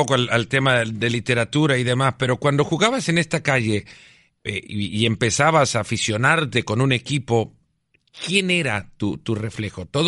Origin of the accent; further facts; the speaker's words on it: El Salvador; Y admiraba a los grandes defensores centrales de la época en mi país, en El Salvador, ¿no?